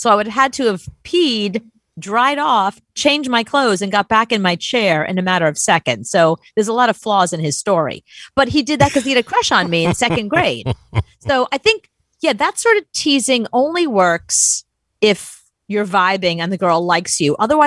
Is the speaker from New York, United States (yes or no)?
yes; Brooklyn, New York, United States; I mean, technically I grew up in Brooklyn, but fine.